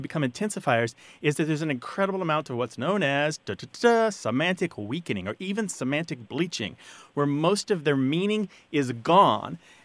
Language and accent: English; United States; I'm an American. Give me a break.